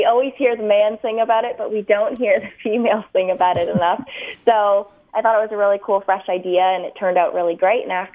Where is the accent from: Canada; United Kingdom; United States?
Canada; Ontario; I'm an artist from Ontario.